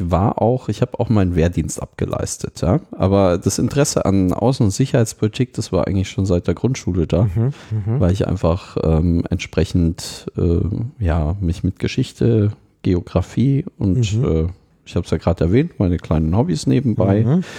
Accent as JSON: {"language": "German", "town": "Munich", "region": "Bavaria", "country": "Germany", "said": "Ich komme aus München."}